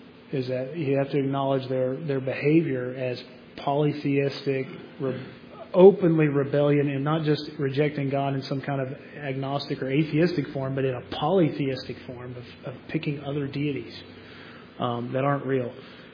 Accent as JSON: {"language": "English", "region": "West Virginia", "country": "United States", "tie": "born or raised there", "said": "In my hometown, it was where I grew up in West Virginia, it's just like that."}